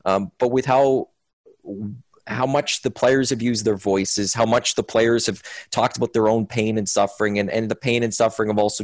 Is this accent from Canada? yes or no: yes; Edmonton, Alberta, Canada; I'm born and raised in Edmonton. I'm white. I'm a male.